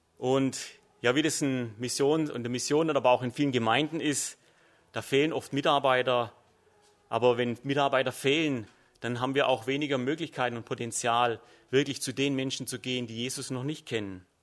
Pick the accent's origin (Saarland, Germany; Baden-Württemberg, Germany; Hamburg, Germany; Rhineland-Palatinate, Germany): Baden-Württemberg, Germany; Mosbach; ich komme aus Mosbach